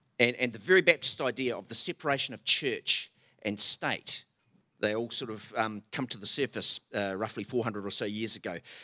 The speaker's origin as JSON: {"language": "English", "town": "Timaru", "region": "Canterbury", "country": "New Zealand", "tie": "born or raised there", "also_born_or_lived": "Greymouth", "said": "My hometown is Timaru. I was brought up an Anglican"}